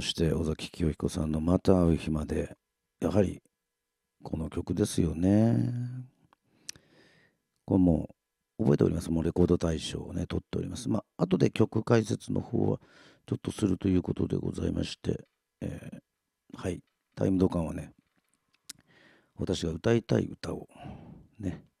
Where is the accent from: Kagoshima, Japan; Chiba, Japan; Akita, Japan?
Kagoshima, Japan; Yoron; まあ私はあの、まあ改めて言いますけど、与論島出身ですけども、